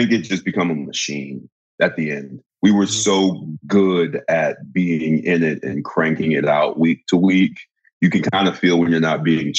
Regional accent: New York, United States; I'm from New York, and I'm like one of those New York actors

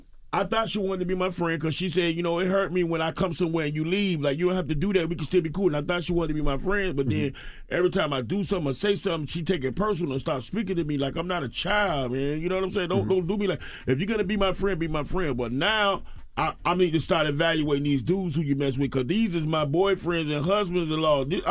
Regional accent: the South, United States; Well, I'm from the South, but they don't really.

